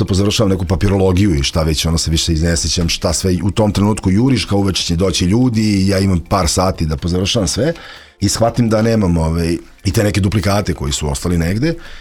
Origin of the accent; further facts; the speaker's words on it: New Belgrade, Belgrade, Serbia; ja sam odrastao na Novom Beogradu gde je bilo puno dece